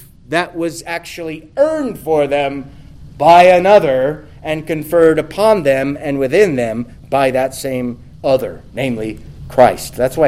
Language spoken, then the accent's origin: English; California, United States; I grew up in the Central California. There was dense fog there for 2 months out of the year